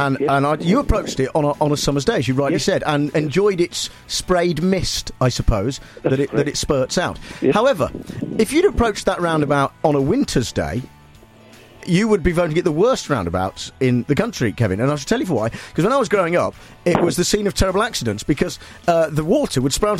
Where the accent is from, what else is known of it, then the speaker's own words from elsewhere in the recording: Nuneaton, West Midlands, United Kingdom; my hometown of Nuneaton in Warwickshire was getting mentioned in all the papers.